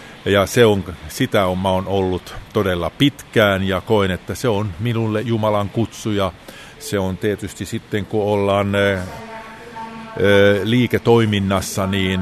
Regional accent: Vaasa, Ostrobothnia, Finland; voi sanoa, että olen aito vaasalainen ja pidän todella paljon Vaasan kaupungista

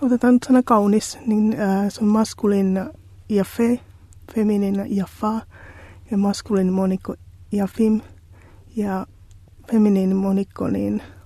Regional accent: Helsinki, Uusimaa, Finland; ja mä oon ihan paljasjalkainen helsinkiläinen. Mä opiskelen hebreaa

